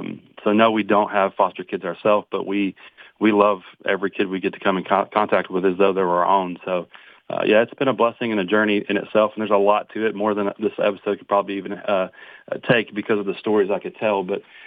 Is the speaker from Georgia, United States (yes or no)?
yes; Atlanta, Georgia, United States; also born or lived in Idaho / Arkansas; now in Pulaski, United States; I'm originally from Atlanta, Georgia, just south of Atlanta, born and raised in that area, a lot of family over there still